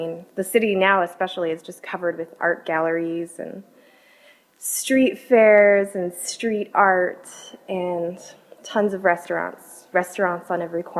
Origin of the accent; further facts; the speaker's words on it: Queens, New York, United States; I grew up in Jackson Heights in Queens.